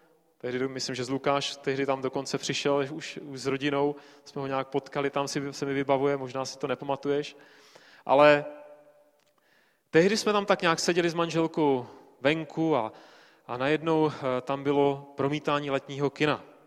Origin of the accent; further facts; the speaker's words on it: Bohemia, Czechia; now in South Moravia, Czech Republic; Ale já pocházím z Čech. Sice přes 20 roků bydlíme na jižní Moravě